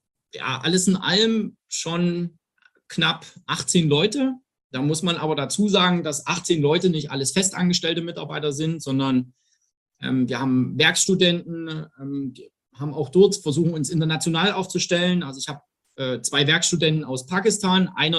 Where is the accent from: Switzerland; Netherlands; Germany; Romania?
Germany; Saxony; ich stamme aus dem Herzen Sachsens. Habe dort 2008 mein Studium an der TU Dresden angefangen